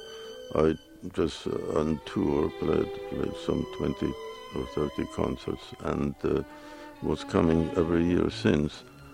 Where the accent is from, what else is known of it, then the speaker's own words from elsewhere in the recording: Moscow, Russia; also born or lived in Poland; I was born in Poland, but it was at when the First World War broke out, and my parents moved to Russia, running away, so to say, from the Germans. And we were in Moscow